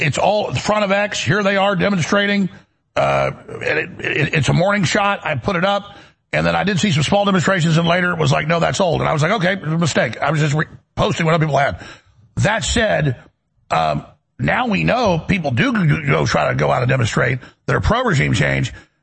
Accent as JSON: {"language": "English", "country": "United States", "said": "I'm an American, and I see the necessity of just tacitly supporting what Trump's doing."}